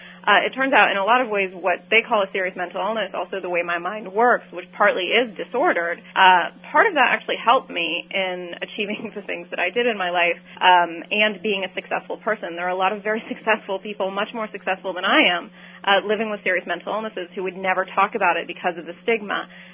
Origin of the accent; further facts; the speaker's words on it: Dayton, Ohio, United States; My extended family is an Iranian-American. I grew up in mostly in Dayton, Ohio, with a large Iranian diaspora, actually.